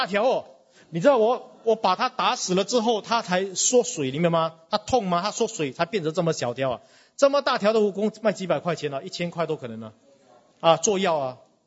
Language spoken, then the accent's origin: Chinese; Singapore; 我们新加坡人经常都要被这个的蚊子叮一下啊